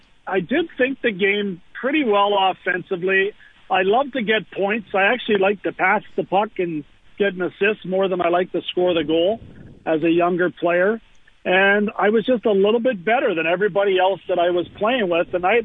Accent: Brantford, Ontario, Canada; Yeah, I grew up in Brantford, of course, Gretzky's hometown, but I went to school at a school just around the corner from my house, public school called Grand Woodlands

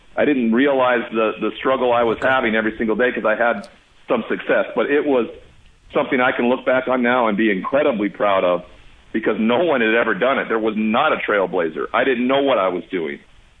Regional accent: Montana, United States; I'm from Montana. That's the biggest hurdle to ever get over.

